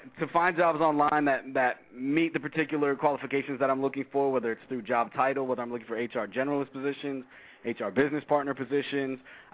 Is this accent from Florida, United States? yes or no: yes; Florida, United States; Born and raised in South Florida, moved to went to Florida State University, got a undergrad in finance, immediately enrolled in Temple University.